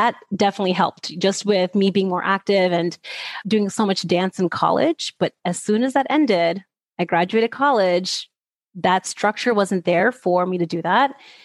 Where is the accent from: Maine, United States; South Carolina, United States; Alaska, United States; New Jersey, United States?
New Jersey, United States; also born or lived in California; I was in California. I'm from New Jersey. You know, I was in a different place, newly married, new family dynamics, you know, all of that.